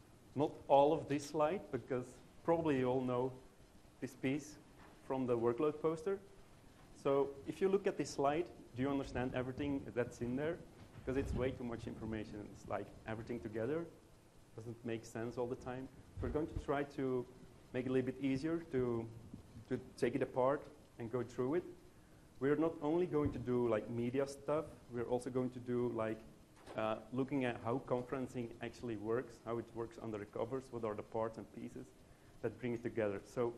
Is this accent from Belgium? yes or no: yes; Belgium; I'm from Belgium, third boy from Europe.